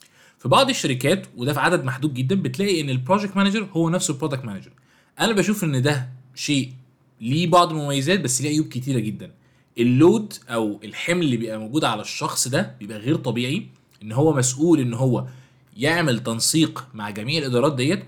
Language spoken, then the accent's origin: Arabic; Egypt; ان انت النهاردة في عندنا في مصر كده ثقافة لطيفة جدا